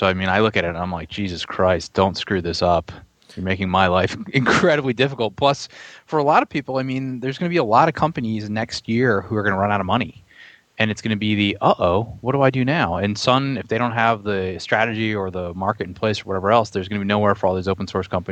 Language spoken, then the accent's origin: English; New Jersey, United States; I grew up in New Jersey.